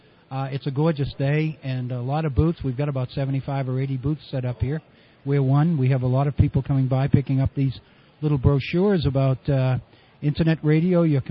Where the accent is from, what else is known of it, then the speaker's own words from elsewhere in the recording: Boston, Massachusetts, United States; moved away as an adult; Yeah, I grew up in Boston, right in the city, and went to the local public schools, graduated from high school, and then went out to the Midwest to graduate school, and that was in 65